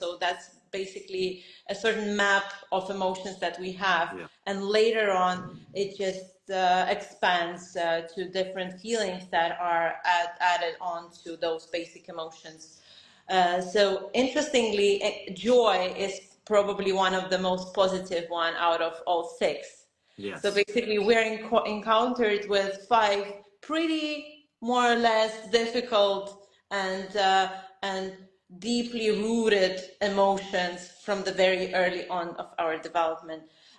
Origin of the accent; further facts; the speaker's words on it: Estonia; now in Lithuania; I'm originally from Estonia, live in Lithuania.